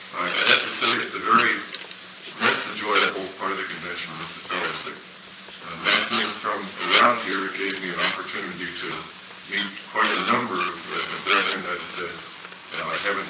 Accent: Allentown, Pennsylvania, United States; from Allentown, Pennsylvania. This is our first opportunity to be with the brethren in San Diego and at the convention.

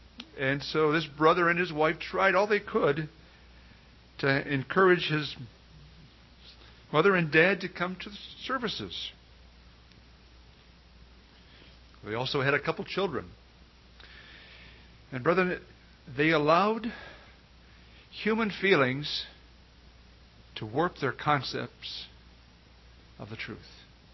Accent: Detroit, Michigan, United States; we grew up in the Sunday school system in Detroit, and it was a great privilege to grow up with so many youngsters learning the truth.

